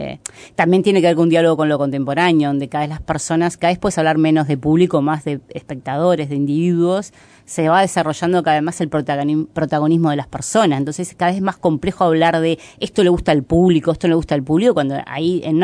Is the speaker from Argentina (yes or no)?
no; Uruguay; me parece que habla muy bien en el lugar que estamos como uruguayos, ¿no?